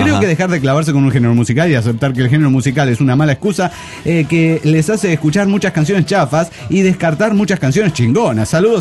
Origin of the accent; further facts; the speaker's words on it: Dominican Republic; No, y soy de República Dominicana.